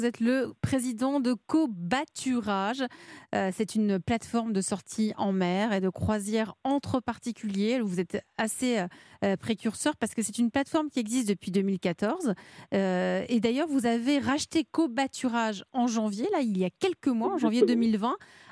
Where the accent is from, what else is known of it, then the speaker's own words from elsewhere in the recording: Bayonne, Nouvelle-Aquitaine, France; Mais la côte basque. En plus, je suis de là-bas, voilà. Moi, donc ça va. Je suis de la Bayonne.